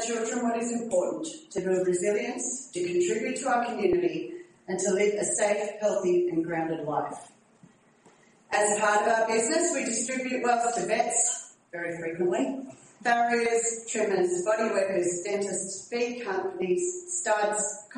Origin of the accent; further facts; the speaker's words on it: Western Creek, Tasmania, Australia; I grew up in Western Creek, attended Deloraine High School, and returned to this community after completing my university degree.